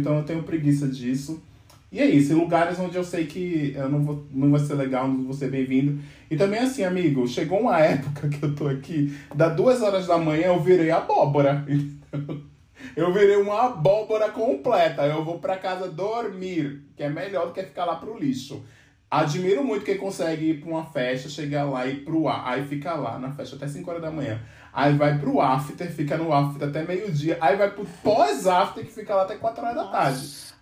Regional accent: Pernambuco, Brazil; moved away; Logo quando eu me mudei pra São Paulo, eu não sou de São Paulo, eu sou de Pernambuco, logo que eu mudei pra São Paulo

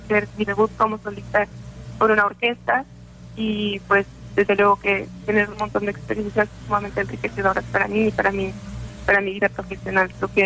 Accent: Mexico; Soy pianista mexicana.

